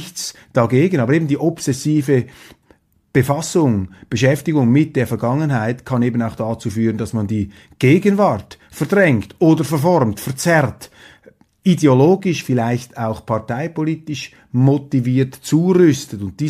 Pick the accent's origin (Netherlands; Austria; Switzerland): Switzerland; Da hält man sich als Schweizer immer etwas zurück mit Einschätzungen und Tipps. Wir Schweizer hätten es auch nicht so gerne, wenn die Deutschen uns immer in die Innenpolitik hineinplaudern würden.